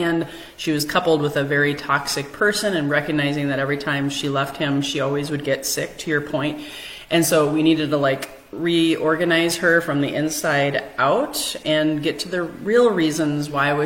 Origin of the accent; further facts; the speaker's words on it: Minneapolis, Minnesota, United States; And I may be a little sensitive to this right now because of what's happening in Minneapolis, my hometown.